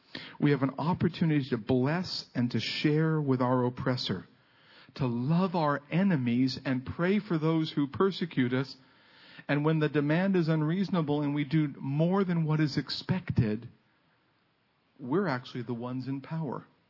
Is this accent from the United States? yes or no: yes; United States; I grew up being an American, speaking barely English.